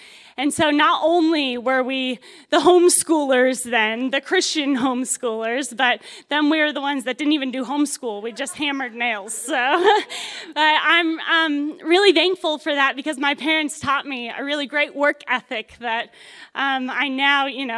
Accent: Arizona, United States; moved away as an adult; now in New Zealand; So I am from Arizona originally, but I've been in New Zealand for about 8 years now.

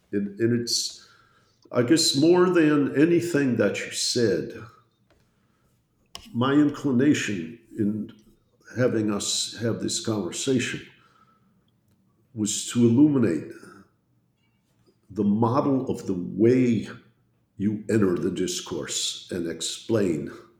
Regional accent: Detroit, Michigan, United States; I grew up in Detroit, Michigan, so I'm always prone to citing

